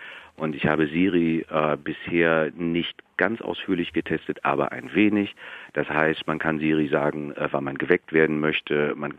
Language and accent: German; Düsseldorf, North Rhine-Westphalia, Germany; ich komme aus Düsseldorf